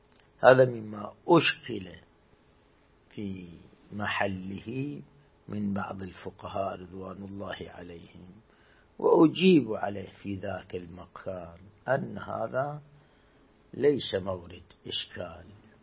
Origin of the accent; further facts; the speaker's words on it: Iraq; مثل هاي عندنا في العراق كان بالموصل حمام العليل الكبريتية